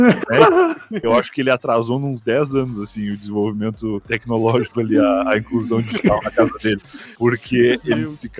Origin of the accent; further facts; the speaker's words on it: Rio Grande do Sul, Brazil; born there; eu trabalhava num provedor de internet no sul do Rio Grande do Sul, a cidade onde eu nasci, que não tinha muita informação